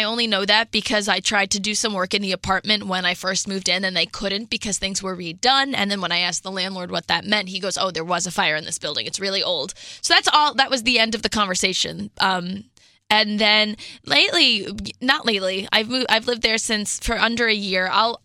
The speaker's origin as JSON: {"language": "English", "region": "New York", "country": "United States", "said": "Well, I'm from New York and you need a sense of humor."}